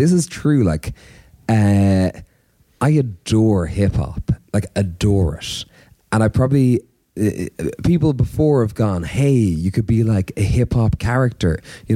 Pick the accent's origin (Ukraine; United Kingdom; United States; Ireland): Ireland; from Ireland.